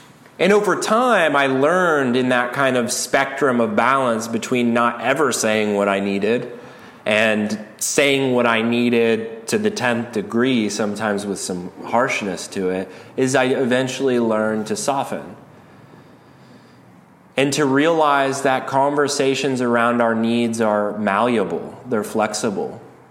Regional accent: the South, United States; But I don't know about y'all, but I was raised in the South, you know

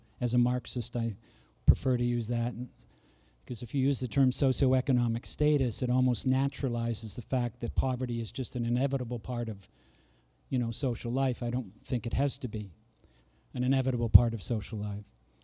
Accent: Toronto, Ontario, Canada; I remember growing up in Toronto, which is my native city, growing up in Toronto, attending elementary school. Every Canadian, well, I grew up in the 50s, right? Born in 48, grew up in the 50s and 60s mostly, my formative years.

